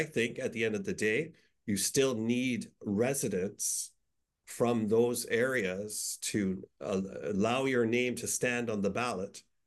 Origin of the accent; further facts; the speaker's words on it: British Columbia, Canada; the province of British Columbia, where we as British Columbians had a chance to vote on a couple of occasions